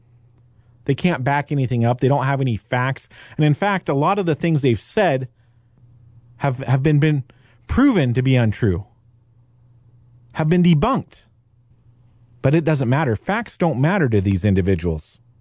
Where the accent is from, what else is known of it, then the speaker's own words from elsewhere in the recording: Dallas, Texas, United States; You know, in my hometown of Dallas, we have this small group of very vocal people